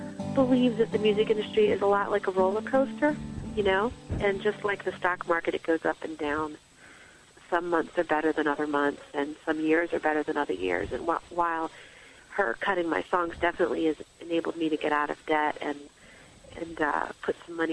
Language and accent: English; Maryland, United States; I moved back home to Maryland from Pennsylvania